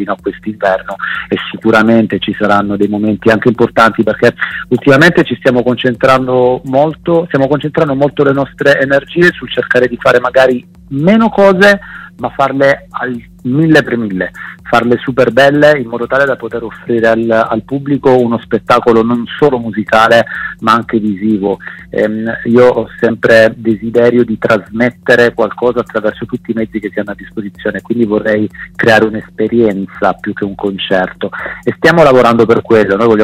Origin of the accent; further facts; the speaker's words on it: Brindisi, Apulia, Italy; now in Genoa, Italy; prendo una parola dal dialetto brindisino di cui io ovviamente da cui trago origine, perché sono nato e cresciuto a Brindisi, anche se vivo a Genova da più di 20 anni